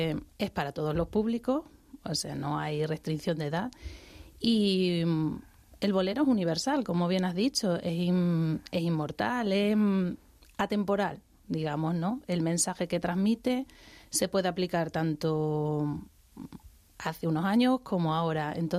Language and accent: Spanish; Extremadura, Spain; Sí, bueno, y española, que soy la primera española.